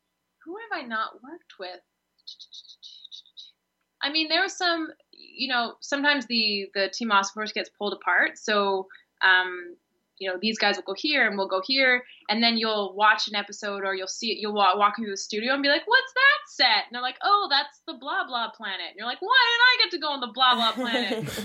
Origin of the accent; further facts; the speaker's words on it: Vancouver, British Columbia, Canada; now in Toronto, Canada; I'm from Canada. I'm from Vancouver, and I live in Toronto, but I go to Los Angeles for half the year and New York as well, so I kind of move around.